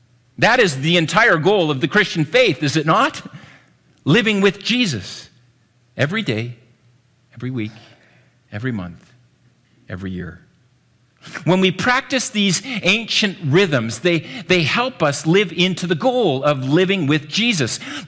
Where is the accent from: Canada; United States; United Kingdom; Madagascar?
Canada; Ontario; I grew up in Ontario in the 80s.